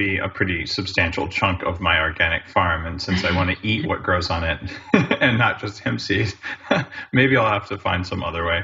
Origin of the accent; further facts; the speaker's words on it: United States; now in Canada; I'm on that similar path. I live in Canada, but I'm American and maybe someday I'll have a couple passports instead of just one.